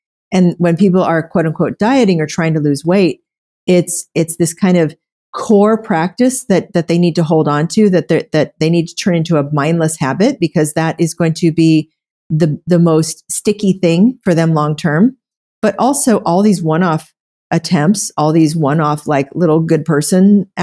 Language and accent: English; Oklahoma, United States; I come from a background where I grew up in Oklahoma